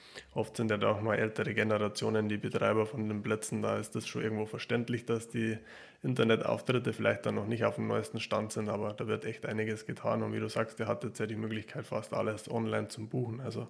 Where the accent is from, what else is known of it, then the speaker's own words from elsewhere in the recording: Bavaria, Germany; da sind wir auch raus bei uns in Bayern